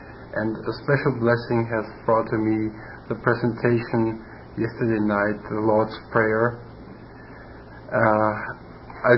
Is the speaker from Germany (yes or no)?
yes; Germany; English is a second language; from Germany